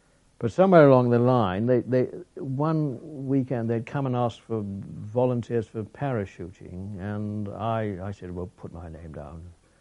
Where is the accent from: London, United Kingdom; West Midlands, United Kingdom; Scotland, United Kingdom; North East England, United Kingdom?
North East England, United Kingdom; Northumberland, which was my home county, because basically I'm a Geordie.